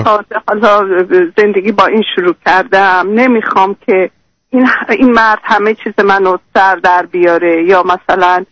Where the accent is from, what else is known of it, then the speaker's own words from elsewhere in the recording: Iran; ما ایرانیم